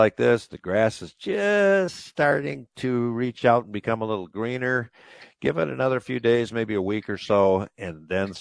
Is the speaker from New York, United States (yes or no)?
no; Mount Pleasant, Michigan, United States; Shepherd, Michigan, which is just south of where I grew up in Mount Pleasant, has had an annual maple syrup festival.